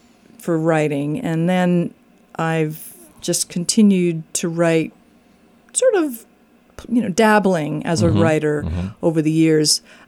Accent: Rhode Island, United States; I'm from Rhode Island.

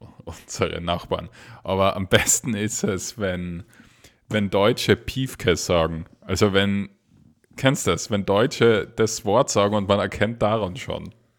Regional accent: Austria; als Österreicher ist man ja für die so ein Freak

